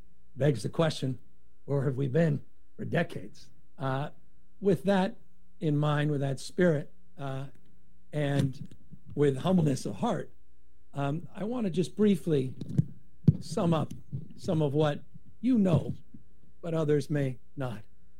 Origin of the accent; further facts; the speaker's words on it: California, United States; To have been so unaware of how ashamed I should be as a Californian, fifth generation, about how so many of your ancestors were treated.